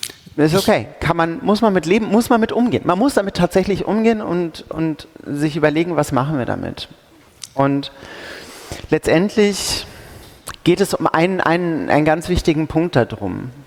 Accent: Schleswig-Holstein, Germany; ich als Schleswig-Holsteinerin habe meine Landesregierung.

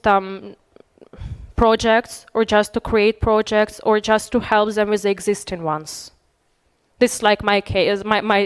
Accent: Berlin, Germany; I'm from Berlin

